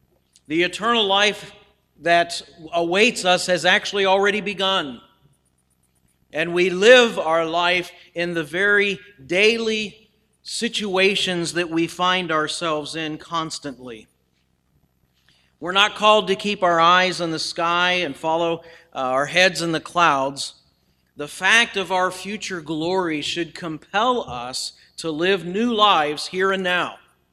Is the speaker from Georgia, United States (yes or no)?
no; Akron, Ohio, United States; when I was growing up in Akron, Ohio, which was known as the rubber tire capital of the world.